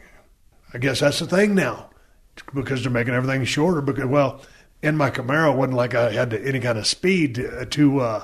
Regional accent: Texas, United States; We just, when we grew up in South Texas, we would go down to a section of Farm to Market Road, and we had a quarter mile measured out.

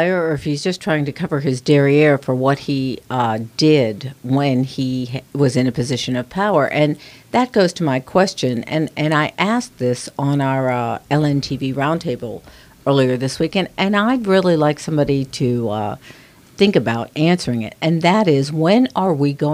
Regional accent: Pittsburgh, Pennsylvania, United States; Just for the record, I grew up in Pittsburgh.

